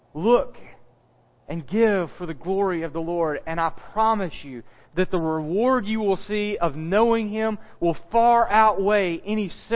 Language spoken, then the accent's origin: English; Louisiana, United States; I can tell you as a testimony of someone growing up in West Central Louisiana, not far from where he worked and where he lived